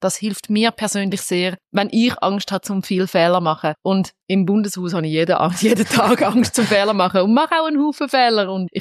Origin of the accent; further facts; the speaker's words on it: Schaffhausen, Switzerland; accent: Schaffhausen dialect; Ich habe zum Beispiel meinen Schaffhauser Dialekt ein bisschen verloren und traue dem immer noch hinterher.